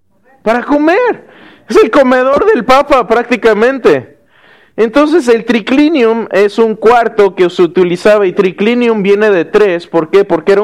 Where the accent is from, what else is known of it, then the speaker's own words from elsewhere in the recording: Mexico; yo soy mexicano, no romano.